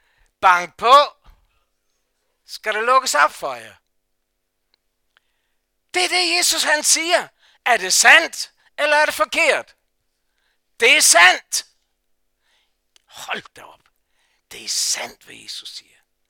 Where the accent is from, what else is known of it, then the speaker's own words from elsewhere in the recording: Copenhagen, Capital Region of Denmark, Denmark; now in Aarhus, Denmark; Jeg er født og opvokset i København. Jeg håber ikke, I lynchede mig. Jeg har boet herovre så mange år, så jeg er næsten jyde.